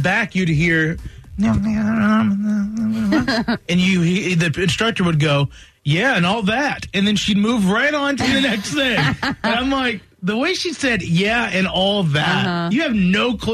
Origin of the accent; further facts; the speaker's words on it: Roanoke, Virginia, United States; I there's in my hometown of Roanoke, Virginia, there's this all-you-can-eat Chinese buffet